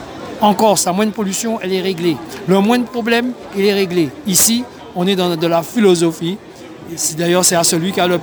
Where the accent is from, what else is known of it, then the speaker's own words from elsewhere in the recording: Martinique; Et nous avons été les premiers également à faire la Guadeloupe venir chez nous en Martinique.